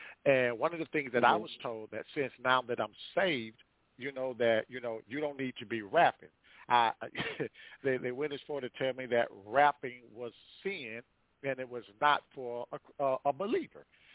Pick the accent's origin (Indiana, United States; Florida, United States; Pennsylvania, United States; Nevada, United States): Florida, United States; Fort Pierce; man. I'm born and raised in Fort Pierce, Florida, down here in the Sunshine State